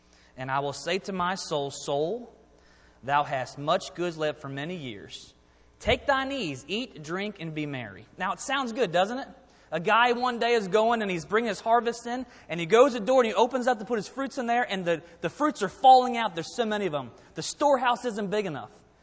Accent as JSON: {"language": "English", "region": "Maryland", "country": "United States"}